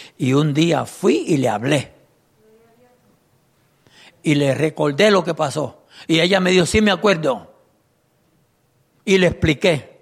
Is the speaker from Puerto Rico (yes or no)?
yes; Puerto Rico; estaba cogiendo una foto de allá, de donde yo soy, en Puerto Rico.